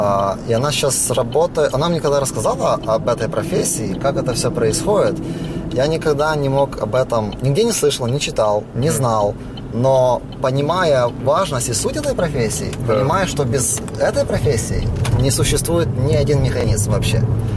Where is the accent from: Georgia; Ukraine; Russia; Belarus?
Ukraine; moved away as an adult; мы когда приехали с Украины сюда, да, я вот там, будучи моряком там, и приехал сюда